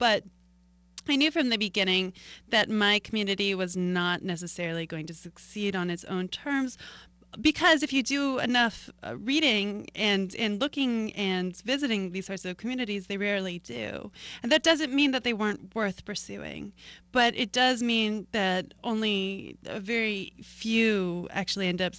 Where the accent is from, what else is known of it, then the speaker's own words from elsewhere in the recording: Cooperstown, New York, United States; I mean, I grew up in Cooperstown.